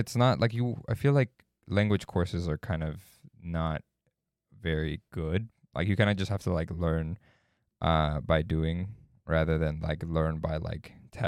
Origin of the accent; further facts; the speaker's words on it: Texas, United States; So, I grew up in South Texas, so I speak Spanglish.